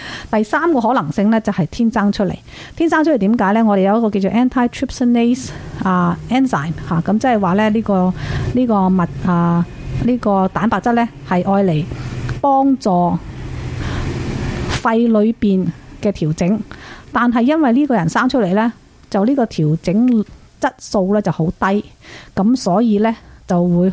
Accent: China; 尤其是我哋中国人咧，啊食烟系好普遍啦

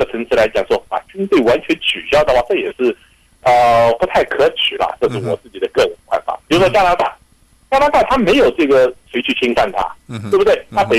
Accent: China; 就我们都是大陆出来的

